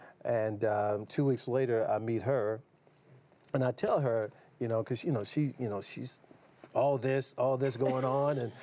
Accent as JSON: {"language": "English", "town": "Dallas", "region": "Texas", "country": "United States", "tie": "born or raised there", "said": "And growing up here in Dallas, born and raised in Church of God in Christ, you know, I was taught how to live and how to do things right. But the further I got away from Dallas, seems like the further I got away from God."}